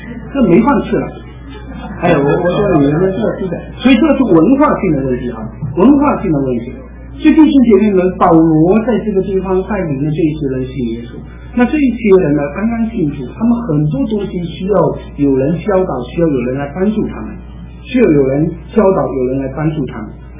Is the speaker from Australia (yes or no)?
no; China; now in Africa; 我们是外人，我们就是说我们中国人就是原则上只娶一个